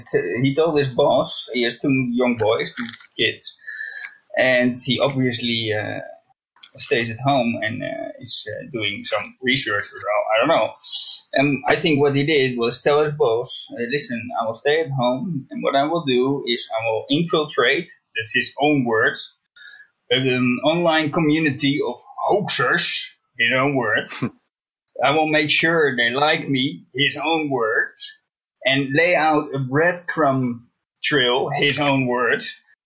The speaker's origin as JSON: {"language": "English", "country": "Netherlands", "second_language": "English", "said": "I am from Holland. No, I am from Holland. I'm not from Amsterdam, but I am from Holland."}